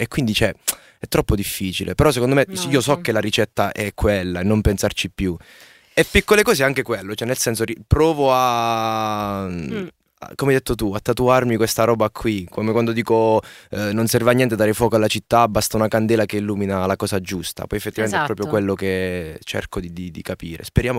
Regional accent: Grassano, Basilicata, Italy; Io vengo da Grassano, è un paesino della Basilicata, quindi sai, tutte le signore cuciono, fanno i corredi, eccetera.

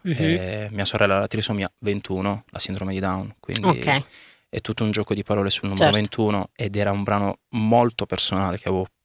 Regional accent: Capurso, Apulia, Italy; also born or lived in London; appena tornato a Capurso, il mio paese d'origine

